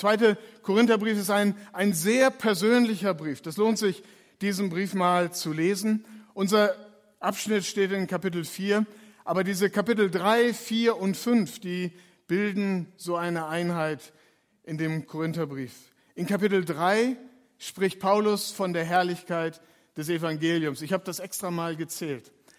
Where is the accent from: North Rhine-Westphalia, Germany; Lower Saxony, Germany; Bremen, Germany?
Lower Saxony, Germany; wie man in meiner Heimat in Ostfriesland hat das mal einer gesagt